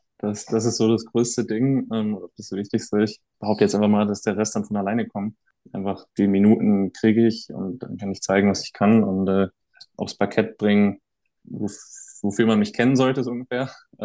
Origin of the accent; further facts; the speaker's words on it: Oldenburg, Lower Saxony, Germany; die Spiele in Bremerhaven, jetzt halt nah in meiner Heimat ist, genauso wie in Artland, in Münster, quasi um die Ecke aus Oldenburger Sicht.